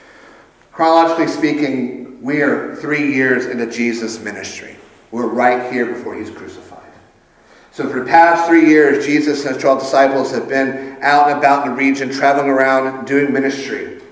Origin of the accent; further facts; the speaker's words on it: Sumter, South Carolina, United States; President George H. Bush came to my hometown of Sumter, South Carolina